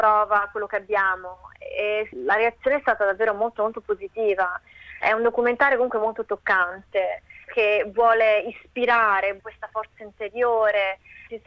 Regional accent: Sardinia, Italy; Mi hanno ispirato anche loro al mio lavoro attuale, a riscoprire la mia terra e a usare questa forza interiore che loro hanno e che noi sardi abbiamo anche.

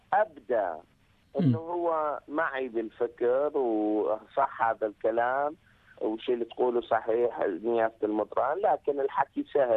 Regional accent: Mosul, Nineveh, Iraq; moved away; من 2003 إلى 2014 داعش كانت آخر تهجير بالنسبة للموصل، لو كانت أربع تهجيرات إحنا طلعنا من الموصل

